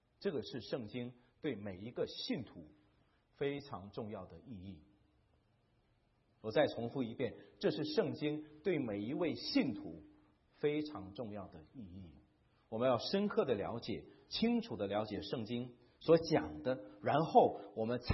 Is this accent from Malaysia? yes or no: no; China; 我们大陆人转折点而已